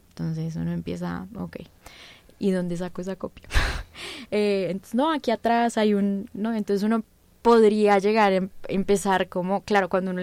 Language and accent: Spanish; Colombia; porque como colombiano, si bien uno sí tuvo una época en que eso era muy común